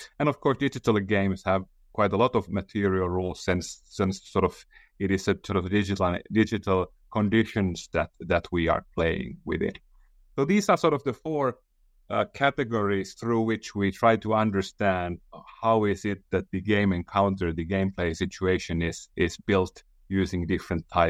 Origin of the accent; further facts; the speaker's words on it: Finland; English is a second language; I'm from Finland